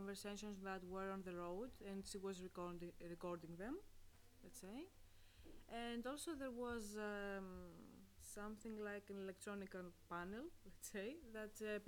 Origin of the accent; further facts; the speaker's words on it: Greece; I come from Greece and I'm here as an Erasmus student for one semester.